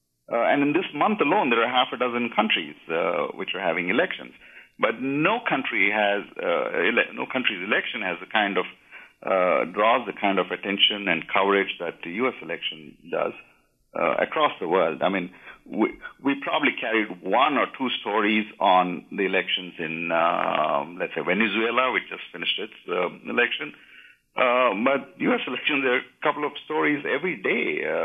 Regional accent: Bangalore, Karnataka, India; The effects of Sandy were felt in my hometown in India, in Bangalore

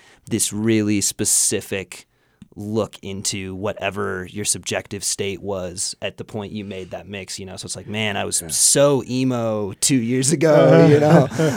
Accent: Stanwood, Washington, United States; they just drove around Stanwood, which is my hometown, and smoked weed and were just kind of useless.

